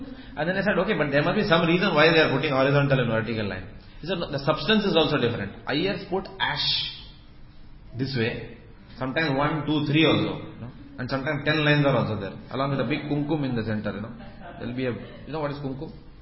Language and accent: English; India; English is a second language; I don't want to condemn India because I am coming from India.